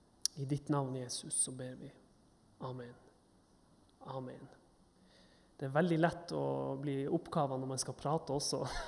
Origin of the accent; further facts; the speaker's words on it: Troms, Norway; now in Bergen, Norway; og jeg er 31 år gammel. Og dere hører jo at jeg ikke kommer herifra. Jeg kommer fra Nord-Norge, i lita bygd utenfor Tromsø. Men jeg er i Bergen nå på fjerde året.